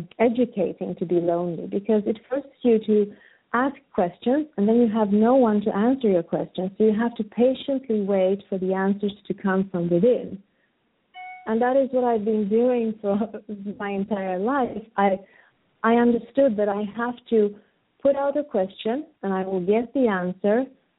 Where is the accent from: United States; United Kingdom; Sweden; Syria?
Sweden; So I was born and raised in Sweden, but by parents that came from a different culture than where I am today.